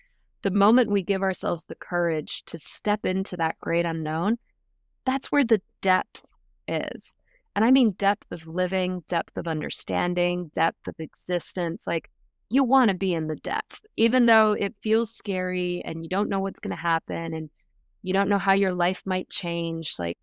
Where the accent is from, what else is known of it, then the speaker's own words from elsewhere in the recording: Ibiza, Balearic Islands, Spain; Ibiza is my hometown. It is one of the most magical places in the world.